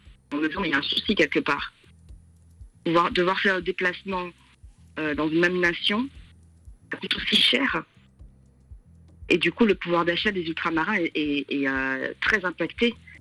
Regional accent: Guadeloupe, France; now in Paris, France; quand je suis arrivée à Paris, mais bon, je viens de la Guadeloupe.

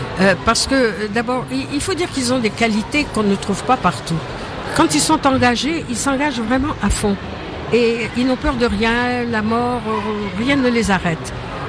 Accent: Brazzaville, Republic of the Congo; born there; Bon, moi je suis née à Brazzaville, donc ce qui se passe à Pointe-Noire, à la limite, m'intéresse. Mais je vais dire que ma vie, elle est à Brazza

